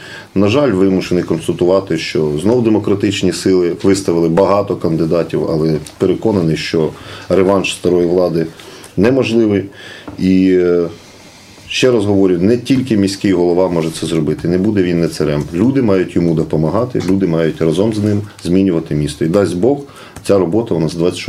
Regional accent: Chernivtsi, Chernivtsi Oblast, Ukraine; але я переконаний, що ми, чернівчани, змінюючись щодня невеличкими кроками

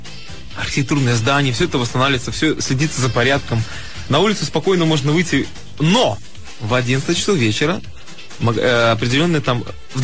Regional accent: Belarus; born there; мне приятно, что я родился в Беларуси, я этим горжусь, так сказать.

